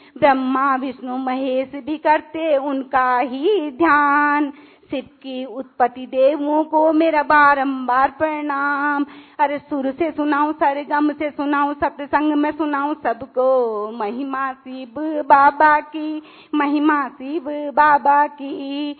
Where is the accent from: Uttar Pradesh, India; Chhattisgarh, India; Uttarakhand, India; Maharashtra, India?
Uttarakhand, India; Haldwani; मैं हल्द्वानी उत्तराखंड से हूँ।